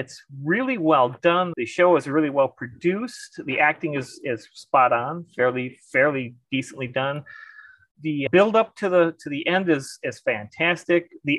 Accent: Madison, Wisconsin, United States; I'm from Madison, Wisconsin. I've been writing since I was 14, so over 40 years.

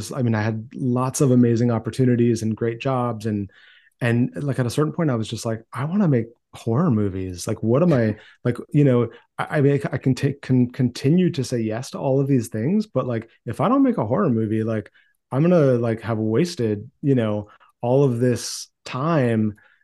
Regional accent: Maine, United States; like I grew up in Maine in a small town

